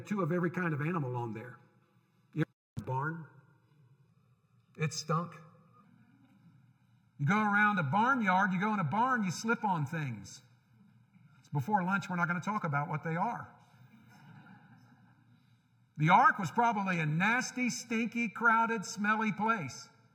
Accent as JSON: {"language": "English", "country": "United States", "said": "Yes, I'm an American, privileged and humbled to be an American, thankful for the freedoms and the prosperity that I enjoy."}